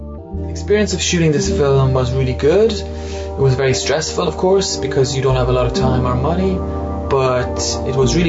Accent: Midlands, Ireland; So he decides to take her to the Midlands, which is where I'm from.

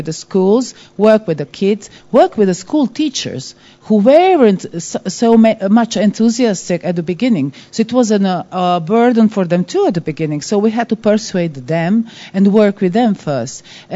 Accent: Croatia; English is a second language; So I'm from Croatia and I'm the head of Academy of Croatian Radio Television.

